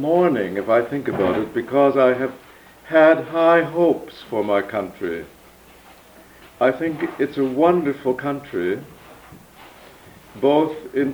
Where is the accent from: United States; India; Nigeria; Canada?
Canada; coming out of my particular identity as a Canadian today